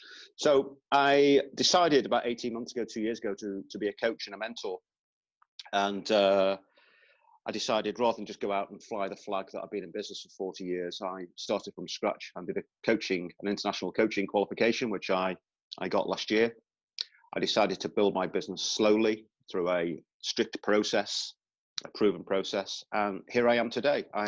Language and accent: English; Liverpool, North West England, United Kingdom; moved away as an adult; now in Yorkshire, United Kingdom; I was born in Merseyside in Liverpool, and I lived over there for the first 23 years of my life. And then in 1984, I was an adopted Yorkshireman. I moved across the Pennines, my passport was stamped, and I've been in Yorkshire ever since 1984.